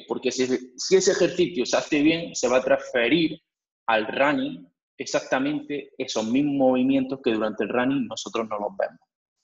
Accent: Almería, Andalusia, Spain; accent: southern; Soy de Almería, se nota un poquito en el acento. Muchos años fuera, pero realmente el acento no cambia, sureño.

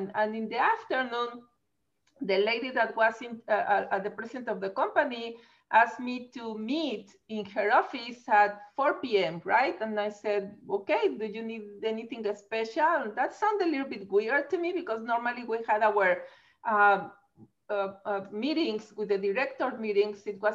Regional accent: Mexico; English is a second language; since I am originally from Mexico, as you can see in my accent, right? So I am from Mexico.

